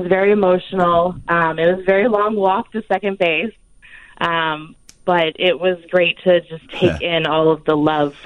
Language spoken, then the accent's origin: English; Baltimore, Maryland, United States; now in Boston, United States; And I'm from Baltimore, Maryland.